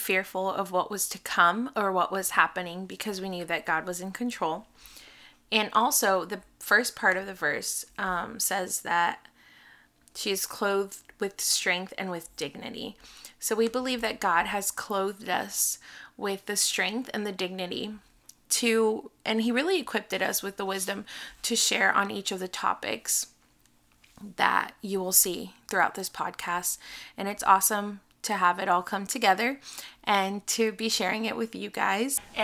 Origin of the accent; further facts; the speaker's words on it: Brazil; also born or lived in United States; I'm 26 years old. I'm a PK from Brazil, but I lived here in the States for 9.5 years growing up.